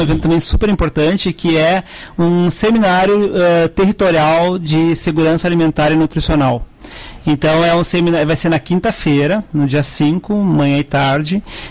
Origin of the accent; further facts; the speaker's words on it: Caçapava do Sul, Rio Grande do Sul, Brazil; eu sou de Caçapava, meu pai sempre plantou mugango, né?